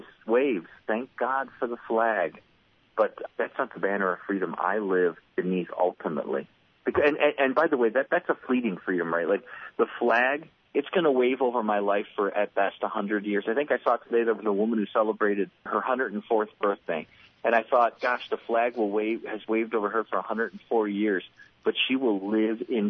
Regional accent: United States; I love the fact that I'm American and I love these things

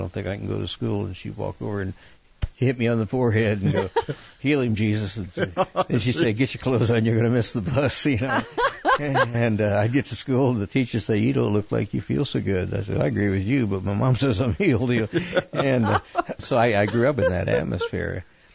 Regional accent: Springfield, United States; Well, it's interesting you're in Springfield because that's my hometown.

